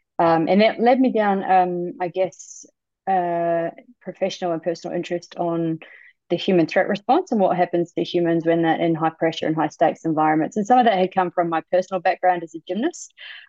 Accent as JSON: {"language": "English", "country": "New Zealand", "moved": "yes", "lives_now": "Australia", "said": "So I'm a Kiwi, so a New Zealander, for those of you who aren't familiar with what a Kiwi is. But I live in Australia, so I've been living in Australia for 20 years."}